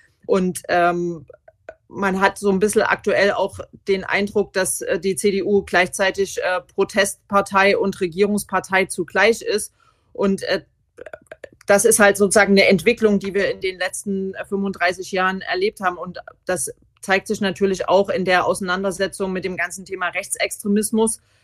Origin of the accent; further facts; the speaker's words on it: Zwickau, Saxony, Germany; born there; Also ich bin 1979 in Zwickau geboren. Zwickau war in Westsachsen die Region mit viel Industrie